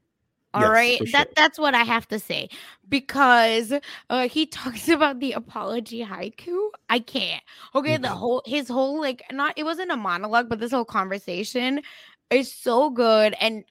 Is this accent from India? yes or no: yes; India; I mean, as an Indian who, you know, speaks the language, yeah.